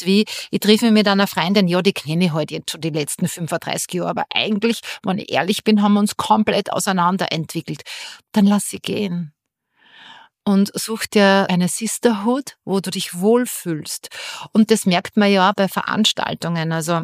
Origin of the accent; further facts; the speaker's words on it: Austria; Sei es jetzt bei uns in Österreich das Pensionssplitting und so weiter.